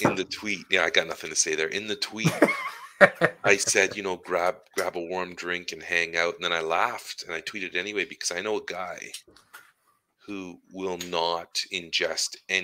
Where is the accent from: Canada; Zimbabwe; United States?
Canada; Ottawa, Ontario; so I grew up in Ottawa on the south side, and Leitrim Arena was my home arena.